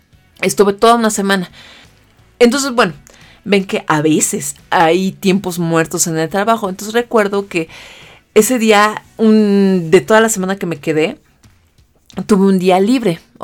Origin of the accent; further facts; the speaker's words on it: Mexico City, Mexico; Yo soy de la Ciudad de México.